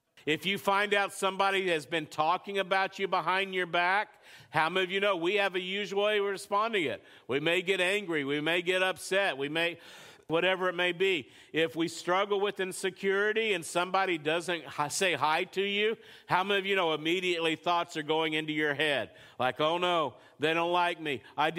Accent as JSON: {"language": "English", "country": "United States", "said": "How many of you know, as an American, that's a hard reality to grasp?"}